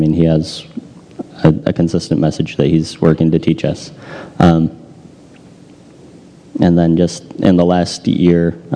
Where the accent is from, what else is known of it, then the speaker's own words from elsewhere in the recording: Lowell, Massachusetts, United States; But yeah, I grew up in the Methodist Church in Lowell. Lived in this area all my life.